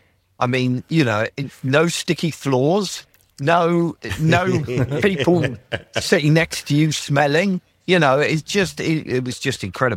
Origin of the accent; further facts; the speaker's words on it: United Kingdom; And I'm British. I don't get excited about anything, you know.